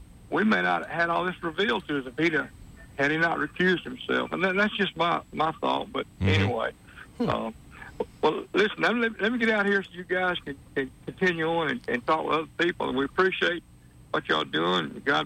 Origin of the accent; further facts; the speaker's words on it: Eclectic, Alabama, United States; Well, no, we're actually from Eclectic.